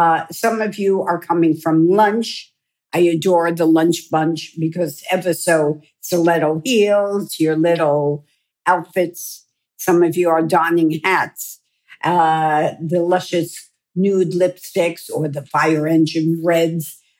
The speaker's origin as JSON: {"language": "English", "town": "Queens", "region": "New York", "country": "United States", "tie": "born or raised there", "said": "When I was about 8 years old, I was growing up in Queens, New York."}